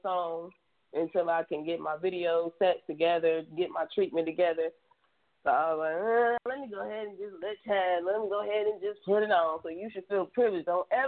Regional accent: Dallas, Texas, United States; See that, and that's where I'm from. I'm from Texas.

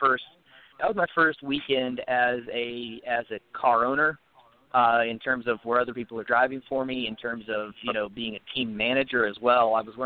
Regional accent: Tennessee, United States; He and I grew up together in East Tennessee.

